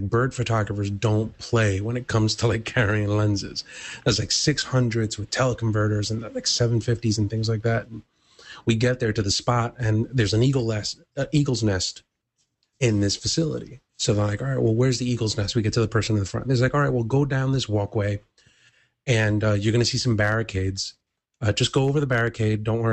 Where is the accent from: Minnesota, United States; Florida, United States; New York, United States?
New York, United States; Bronx; And considering the fact that I'm like, I'm from the Bronx.